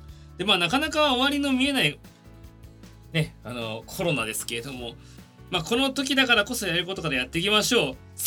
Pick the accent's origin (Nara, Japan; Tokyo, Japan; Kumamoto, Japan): Tokyo, Japan; 東京と生まれで東京育ちです。